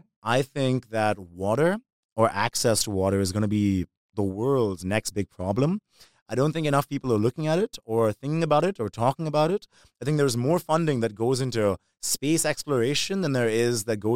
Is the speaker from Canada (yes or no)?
no; Dubai, United Arab Emirates; I grew up in Gisas in Dubai, which is a very, like, down-to-earth neighborhood in Dubai, really. Salt-of-the-earth neighborhood in Dubai.